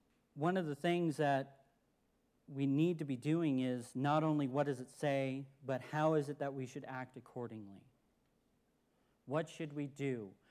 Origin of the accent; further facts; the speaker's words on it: California, United States; we're from California, so it's nice to be allowed to be outside finally.